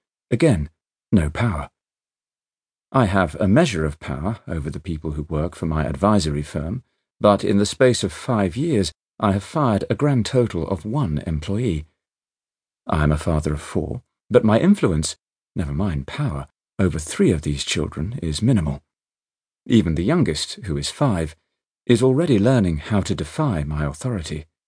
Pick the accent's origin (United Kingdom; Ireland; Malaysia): United Kingdom; But, as a British citizen, I could not even vote in that election.